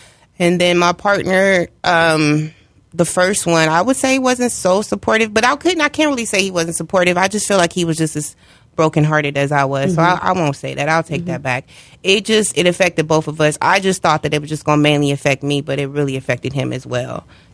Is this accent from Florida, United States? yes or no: no; Michigan, United States; now in California, United States; I am originally from Michigan, a transplant here in California.